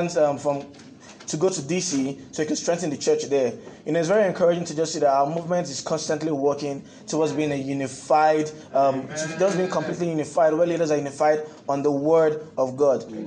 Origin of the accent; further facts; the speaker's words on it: Nigeria; some of the things I found out while growing up in Nigeria about the church, right?